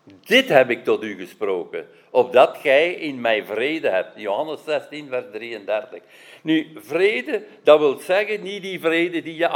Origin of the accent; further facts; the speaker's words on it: Belgium; ik volg het nieuws van Nederland altijd, hoewel ik Belg ben, maar ik ben ook Nederlander. Ik voel me thuis hier.